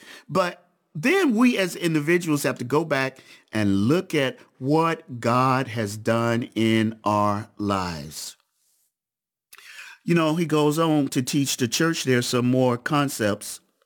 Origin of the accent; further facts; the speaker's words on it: the South, United States; I grew up in the South. I thought snow stayed white.